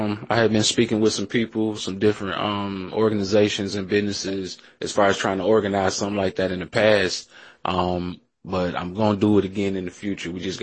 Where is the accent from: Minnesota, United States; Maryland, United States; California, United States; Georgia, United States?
Georgia, United States; Atlanta; I'm from Atlanta, so that's how we was moving.